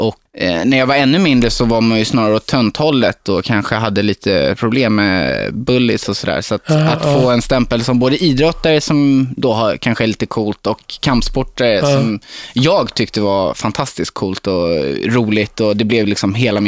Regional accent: Hultsfred, Småland, Sweden; Jag är uppvuxen i Hultsfred, mitt i Småland, Stockholm, eller Sveriges mittpunkt, 30 mil till Stockholm, Malmö, Göteborg. Så det ligger mitt i centrum.

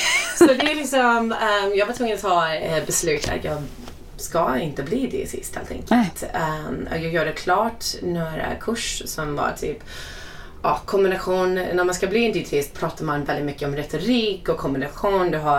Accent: Ottawa, Ontario, Canada; moved away as an adult; also born or lived in California; Jag är uppväxt i Kanada, Ottawa, som är huvudstaden.

